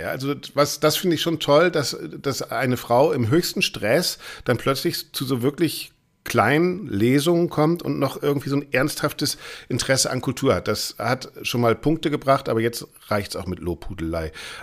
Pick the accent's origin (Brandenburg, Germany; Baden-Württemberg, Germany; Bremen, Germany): Bremen, Germany; Und einer in Bremen, in meiner Heimatstadt Bremen.